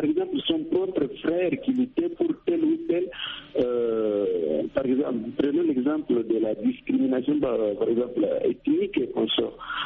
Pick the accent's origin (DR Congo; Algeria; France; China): DR Congo; Katanga; moi je suis du Katanga